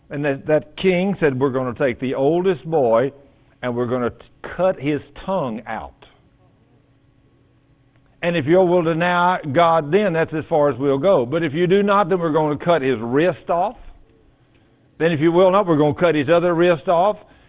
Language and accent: English; Texas, United States; I mean, you know, when I went to Japan in the Air Force, I was raised in Texas. I'd never experienced an earthquake.